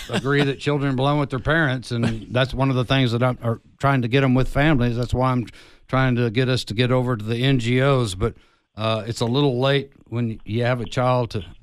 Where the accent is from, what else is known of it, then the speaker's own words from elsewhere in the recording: Texas, United States; a Texan. Everything's bigger in Texas.